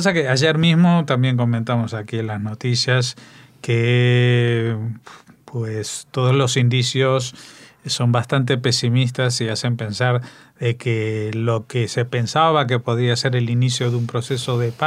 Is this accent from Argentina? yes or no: yes; Argentina; Como se dice en mi tierra, en Argentina, los pingos se ven en la cancha